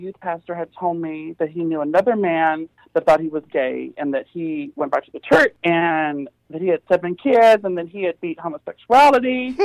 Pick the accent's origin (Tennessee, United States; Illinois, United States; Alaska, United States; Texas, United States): Texas, United States; Dallas; Because I grew up Southern Baptist in Dallas, in Texas.